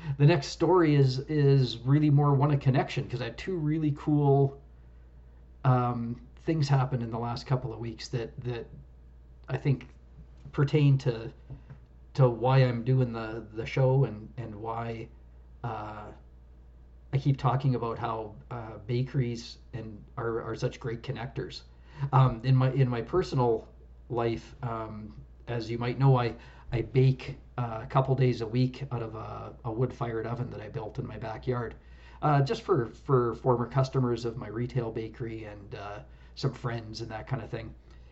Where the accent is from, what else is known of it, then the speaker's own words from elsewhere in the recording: Regina, Saskatchewan, Canada; And we grew up together on Bruce Street in North Regina back in the 70s. We lived on the same street and hung out and played from about age 5 or 6 to about age 10.